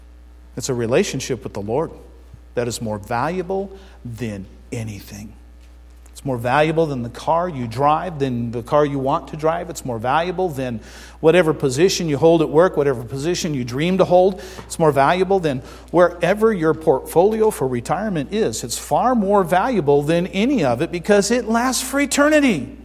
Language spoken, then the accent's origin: English; Arizona, United States; Hey, I'm from Arizona. I've watched a flash flood.